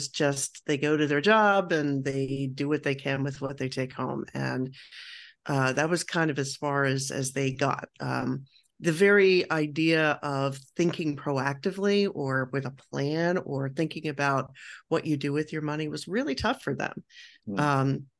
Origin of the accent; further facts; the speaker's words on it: Baltimore, Maryland, United States; So I grew up in Baltimore on the mean streets of Baltimore, and my family really did not have any money to speak of.